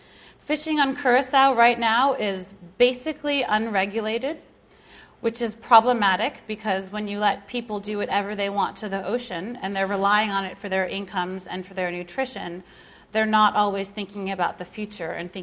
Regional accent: Brooklyn, New York, United States; I grew up in Brooklyn, New York. There's not really like a warm, friendly ocean there.

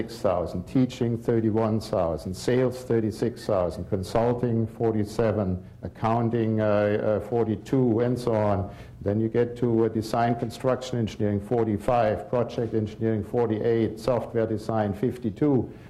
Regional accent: Germany; born there; English is a second language; You can hear by my accent, I was not born here, I was born in Germany

